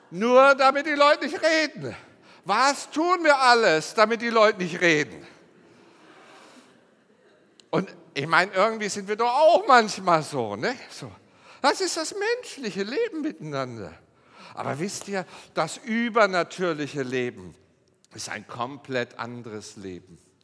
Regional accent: Lixfeld, Hesse, Germany; Ich bin auch in Hessen und das ist selbst in Hessen so, wir sind so aufgewachsen in Lixfeld, ein Ort, der ist an zwei Hängen so, rechts und links ist das so. Und jeder kann jeden beobachten in diesem Dorf.

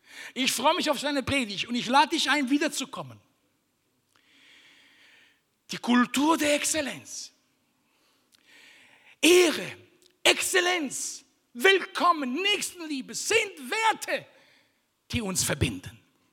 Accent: Italy; Wir können nichts entschuldigen mit unserer Mentalität.

